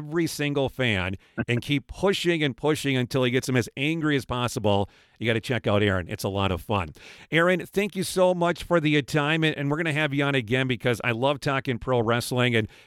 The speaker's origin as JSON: {"language": "English", "town": "Montgomery", "region": "Minnesota", "country": "United States", "tie": "born or raised there", "said": "So March 5th, that I believe is in Montgomery, in my hometown, defending your title."}